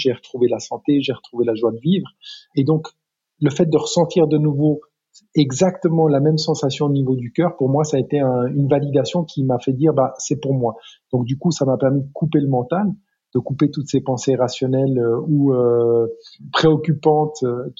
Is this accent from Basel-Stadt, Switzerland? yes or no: no; Lausanne, Vaud, Switzerland; je suis originaire de Lausanne, c'est peut-être 200 000 habitants, 250 000.